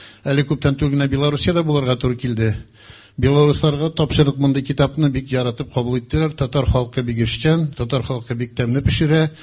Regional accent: Chelyabinsk Oblast, Russia; Менә үземнең туган авылымда булганда, Челяб өлкәсендә

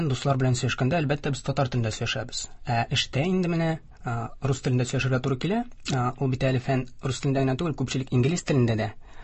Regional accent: Aktanysh, Tatarstan, Russia; now in Kazan, Russia; Мин Актанышта тудым, Актанышта үстем. Актанышта беренче башлангыч һәм урта гыйлемне алдым. Дөресрәк булыр инде, гомум урта белем бирү икенче мәктәбе дип әйтик инде. 2012 елда Казанга килдем.

